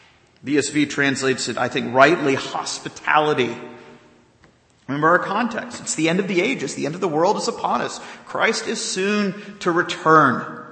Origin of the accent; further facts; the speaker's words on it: the South, United States; You know, growing up in the South, I'm sure you'd find in other churches around here